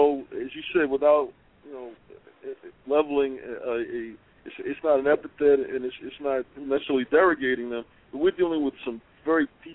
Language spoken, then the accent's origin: English; New York City, New York, United States; I grew up in, I live in New York City. I grew up in Bed-Stuy, which is right next to Brownsville, pretty much about the same age as Mike Tyson.